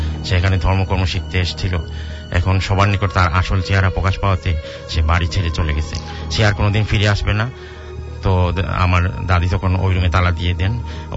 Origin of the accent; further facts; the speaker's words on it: Sylhet, Sylhet Division, Bangladesh; born there; now in Dhaka, Bangladesh; আমার জন্ম যদিও সিলেট শহরে, আমার বাবার জন্ম গ্রামাঞ্চলে।